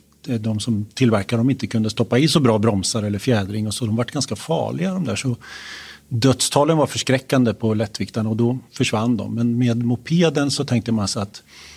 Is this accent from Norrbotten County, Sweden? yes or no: no; Kisa, Östergötland, Sweden; Och vi sa det också i Kisa där jag kommer ifrån, södra Östergötland.